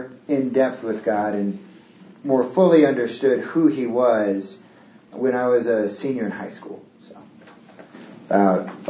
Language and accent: English; Texas, United States; I'm from OU. I'm from Texas also. I'm not an international